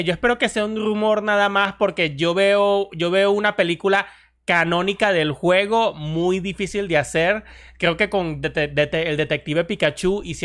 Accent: Venezuela; Yo soy de Venezuela.

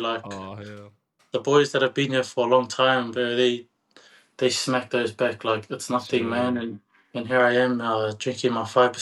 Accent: Auckland, New Zealand; I was born and bred in Auckland. I've got four older sisters. I went to St. Peter's College in Auckland.

